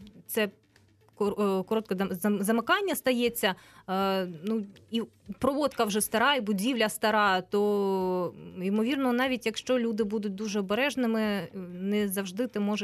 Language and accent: Ukrainian; Luhansk Oblast, Ukraine; От я сама із Луганщини